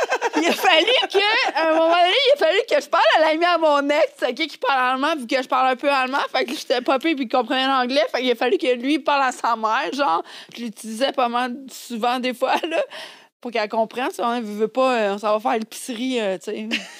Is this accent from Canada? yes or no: yes; Canada; j'ai fini par donner mon passeport pour comprendre que je venais du Canada.